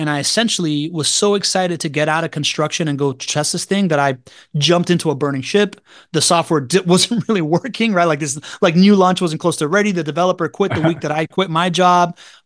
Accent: Miami, Florida, United States; But what happened when I came back to Miami was I decided to like say yes to things anew and see my hometown in a different light.

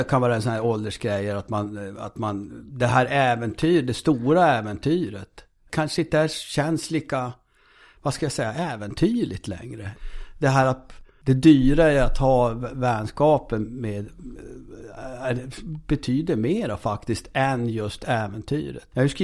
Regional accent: Norrbotten County, Sweden; Jag är ju ändå norrbottning någonstans. Alltså, absolut är jag norrbottning.

